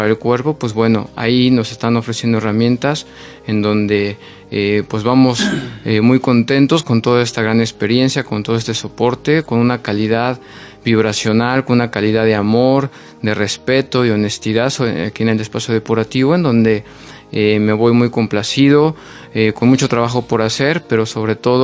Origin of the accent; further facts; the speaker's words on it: Tlaxcala, Mexico; vengo de Tlaxcala, México.